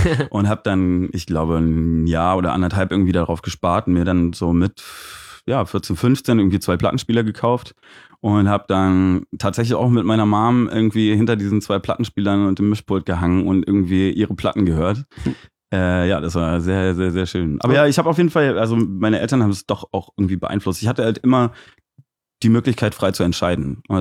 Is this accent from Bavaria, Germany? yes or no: no; Aachen, North Rhine-Westphalia, Germany; mein Papa ist Peruaner, meine Mama ist Holländerin und ich bin in Aachen geboren und da auch zur Schule gegangen und habe da noch mein Abi gemacht und bin dann aber direkt nach dem Abi so mit 19 dann abgehauen, da hat es dann gereicht. Da war es dann doch zu klein.